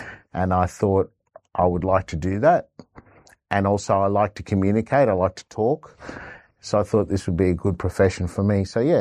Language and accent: English; Australia; But growing up in Australia to migrant parents, I suppose I had a good appreciation for how welcoming Australia was and how many opportunities it provided.